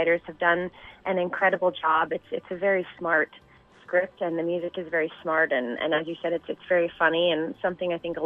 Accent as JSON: {"language": "English", "town": "Fort Wayne", "region": "Indiana", "country": "United States", "tie": "born or raised there", "also_born_or_lived": "Canada", "lives_now": "Vancouver, Canada", "said": "I was born in Canada, but I my dad transferred down to the States for work. So I grew up in Indiana, in Fort Wayne, and then I came back to Canada for university."}